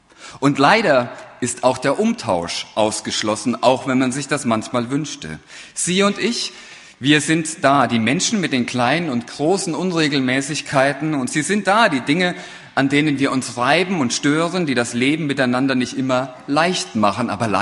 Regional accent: Eideshausen, Hesse, Germany; Ich bin in Eideshausen aufgewachsen

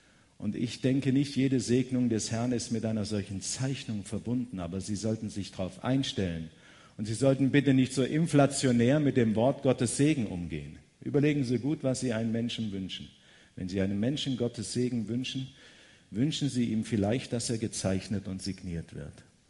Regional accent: Marburg, Hesse, Germany; Ich komme aus Marburg, der Stadt Elisabeth von Thüringen.

